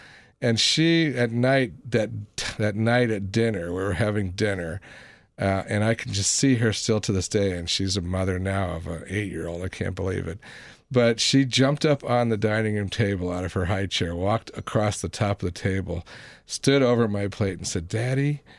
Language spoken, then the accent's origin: English; Denver, Colorado, United States; when I was growing up in Denver, I lived next to a Roman Catholic boy who for 4 years called me Christ Killer